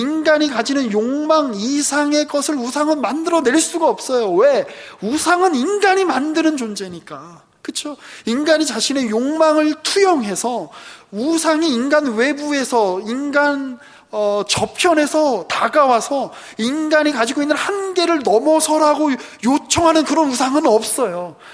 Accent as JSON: {"language": "Korean", "country": "South Korea", "said": "우리는 떡국을 먹고 뭐 추석 때는 송편을 빚어 먹고 하면서 아 우리는 한국 사람이구나라는 거를 알듯이"}